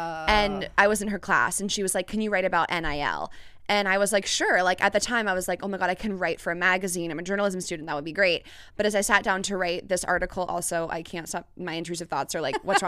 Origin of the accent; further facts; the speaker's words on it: Chicago, Illinois, United States; born there; my family is from the Midwest. I was born in Chicago.